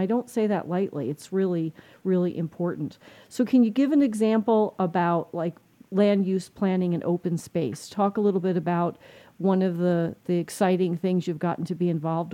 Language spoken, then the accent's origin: English; New Jersey, United States; I mean, and I'm from New Jersey.